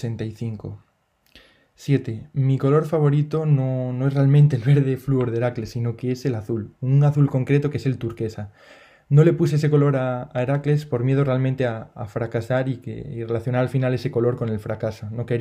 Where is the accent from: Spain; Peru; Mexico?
Spain; Ponferrada, Castile and León; also born or lived in A Coruña; Y sí, tengo solo 22 años. 3. Nací en La Coruña. Soy gallego, natal. 4. Viví en Coruña 9 años y me mudé a Ponferrada, que sería la 5, que es donde vivo actualmente, para vivir otros 10-11 años.